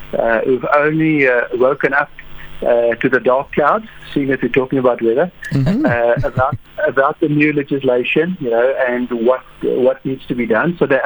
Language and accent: English; George, Western Cape, South Africa